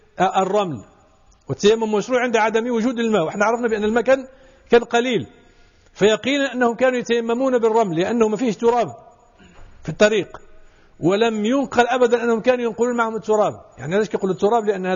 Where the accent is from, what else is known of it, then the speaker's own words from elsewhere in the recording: Morocco; أنا سمعت مرة فقيه يقول عندنا في المغرب، ولا في المغرب ما فيش